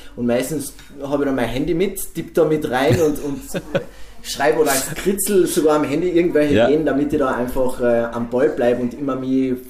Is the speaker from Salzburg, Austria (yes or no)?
no; Velden am Wörthersee, Carinthia, Austria; Bei uns in Velden am Wörthersee